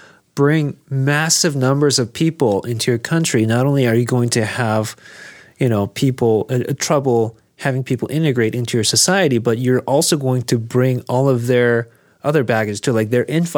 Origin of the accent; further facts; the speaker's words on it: South Korea; moved away; I had to unlearn a lot of things that I just took for granted growing up in Korea